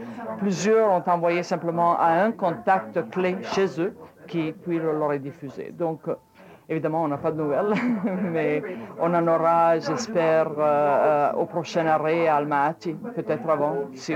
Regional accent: Canada; je suis du Canada

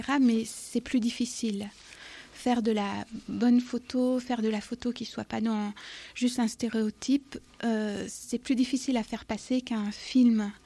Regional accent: Cambodia; En partie du Cambodge. Et j'ai aussi beaucoup vécu dans les pays arabes, je parle la langue

